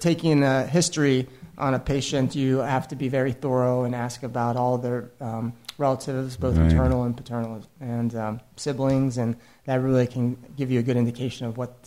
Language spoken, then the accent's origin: English; Tampa, Florida, United States; now in Beverly Hills, United States; I'm originally from the Tampa Bay area, and I've always wanted to have a practice there as well.